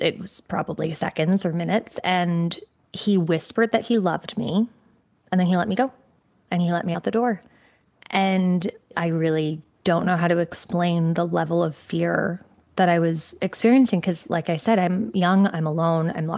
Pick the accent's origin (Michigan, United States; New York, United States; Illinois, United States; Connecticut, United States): Connecticut, United States; So I grew up in Connecticut. So I went to my parents' house in Connecticut and I was preparing for the interview.